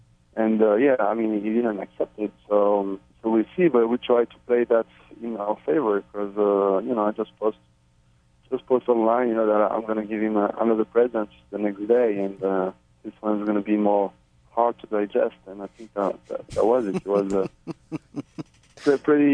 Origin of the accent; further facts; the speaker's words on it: Switzerland; because also I'm from Switzerland, it's a land of watches, you know